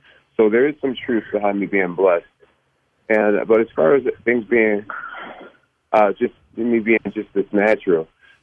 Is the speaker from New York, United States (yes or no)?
yes; Endicott, New York, United States; also born or lived in Rochester; I'm from a place called Endicott, New York, and I'm from Rochester, New York, but I come from a small town for the most part